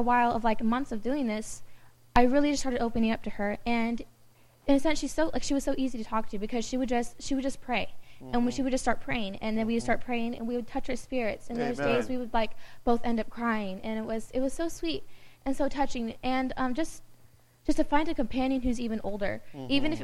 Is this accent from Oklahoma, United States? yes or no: yes; Oklahoma City, Oklahoma, United States; I'm from Oklahoma City.